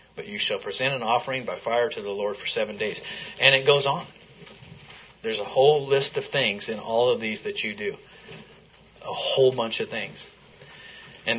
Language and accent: English; Lovelock, Nevada, United States; also born or lived in John Day, United States; I grew up in Lovelock, as you guys know, it was all dependent on irrigation.